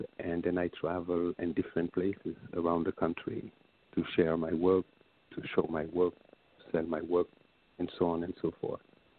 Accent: Senegal; English is a second language; moved away as an adult; I'm originally from Senegal, from West Africa.

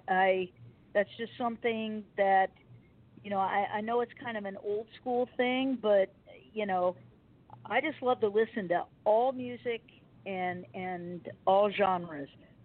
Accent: Beardstown, Illinois, United States; I'm a river rat. I was born and raised on the Illinois River in Beardstown.

